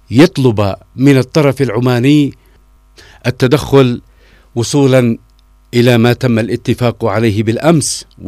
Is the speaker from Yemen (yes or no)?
yes; Yemen; وهذا ما لا نقوله نحن كيمنيين